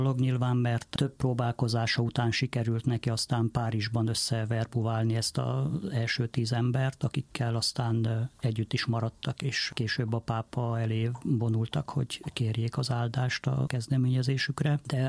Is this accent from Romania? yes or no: yes; Transylvania, Romania; én Erdélyből származom